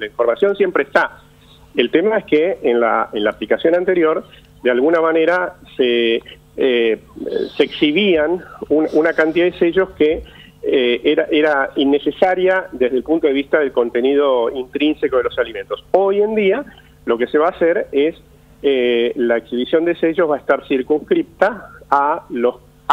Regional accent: Buenos Aires, Argentina; No, yo soy de Ciudad de Buenos Aires

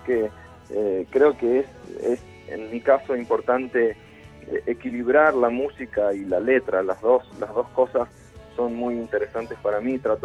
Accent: Resistencia, Chaco, Argentina; born there; yo nací en Resistencia, en el Chaco, y me crucé con la música desde muy chico

